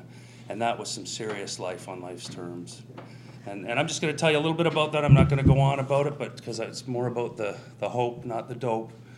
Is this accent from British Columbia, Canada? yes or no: no; Sarnia, Ontario, Canada; now in Oshawa, Canada; originally I'm from Sarnia. I see some of my friends from Sarnia over there representing, which is nice.